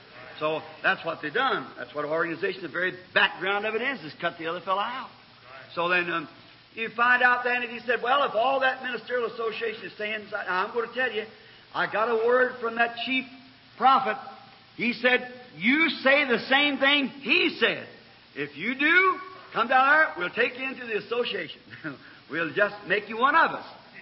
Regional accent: Ireland

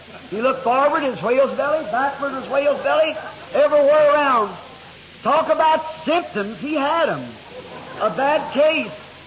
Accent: the South, United States; I'm a Southerner. I'm slow, and I just can't think of it too fast.

